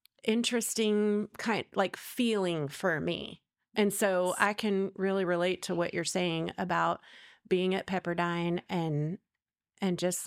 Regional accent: Texas, United States; now in Phoenix, United States; And growing up in Texas and going to, you know, large churches, going to ACU, then that was one of the hardest things for me.

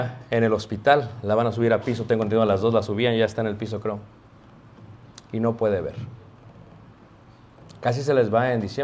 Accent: Mexico City, Mexico; Yo cuando era pequeño trabajaba de cerillo en la Ciudad de México.

